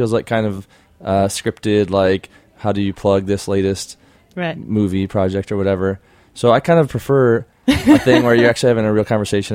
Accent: Michigan, United States; now in Los Angeles, United States; especially, you know, in my hometown in Michigan and also in LA where I live now.

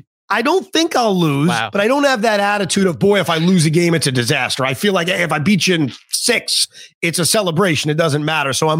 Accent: Long Island, New York, United States; as a kid growing up on Long Island, I couldn't even buy Nets stuff because I'd have to drive to New Jersey to find Nets stuff.

